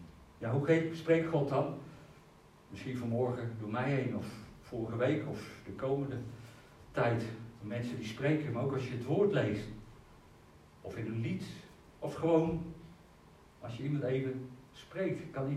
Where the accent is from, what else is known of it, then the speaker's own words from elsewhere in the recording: Zeist, Utrecht, Netherlands; now in Nijkerk, Netherlands; Ik ben geboren in Zeist. Ik ben opgegroeid. Ik heb er jaren gewoond. Naar school geweest. Voetbalvereniging. Noem maar op. Kerk. Alles. En toch in die 4 jaar, 5 jaar dat we nu in Nijkerk wonen